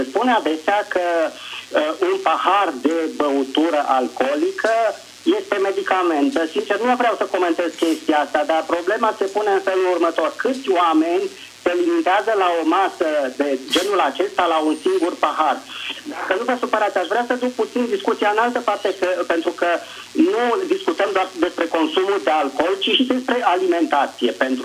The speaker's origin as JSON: {"language": "Romanian", "town": "Vatra Dornei", "region": "Suceava County", "country": "Romania", "said": "din Vatra Dornei."}